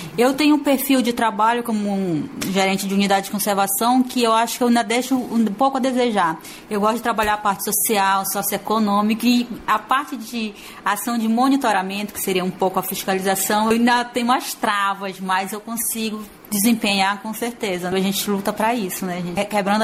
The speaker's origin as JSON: {"language": "Portuguese", "region": "Amazonas", "country": "Brazil", "said": "eu sou amazonense, adoro minha origem, sou descendente indígena."}